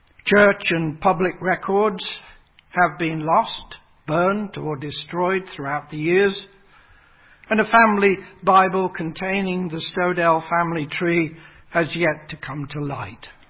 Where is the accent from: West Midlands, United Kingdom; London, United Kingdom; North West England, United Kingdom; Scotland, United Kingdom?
West Midlands, United Kingdom; Coventry; born there; I was born in Coventry, a city in the county of Warwickshire, England, a couple of years prior, that is, to the outbreak of World War II in September of 1939.